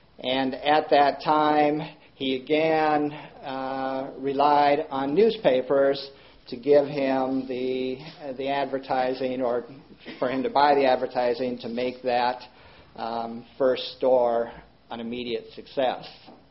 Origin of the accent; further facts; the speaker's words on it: Minneapolis, Minnesota, United States; the founders of my hometown, which is Minneapolis, Minnesota.